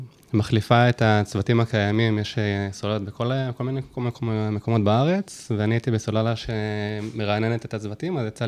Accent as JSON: {"language": "Hebrew", "town": "Bat Yam", "region": "Tel Aviv District", "country": "Israel", "tie": "born or raised there", "also_born_or_lived": "Rishon LeZion / Netherlands", "lives_now": "Australia", "said": "נולדתי בתל אביב, גדלתי בבת ים. אחר כך עברנו לראשון, וגם תוך כדי היה לנו איזשהו ניסיון לעבור להולנד, כל המשפחה ביחד, היינו שם איזה שנתיים."}